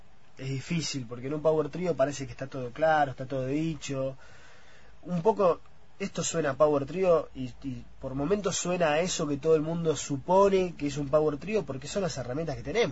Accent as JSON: {"language": "Spanish", "town": "La Plata", "region": "Buenos Aires Province", "country": "Argentina", "said": "que somos de La Plata, porque somos de acá"}